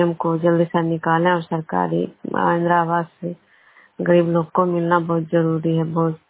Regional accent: Vishnupur, Bihar, India; मैं बिष्णुपुर ग्राम कड़वा पंचायत नालंदा जिला नवनव सब प्रखंड की निवासी हूँ।

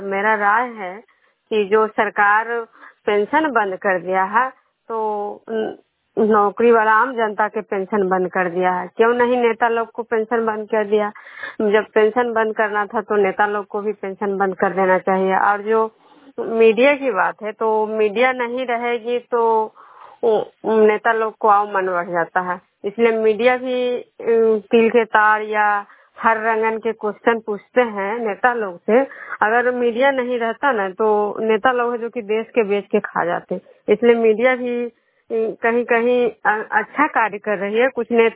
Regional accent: Vishnupur, Bihar, India

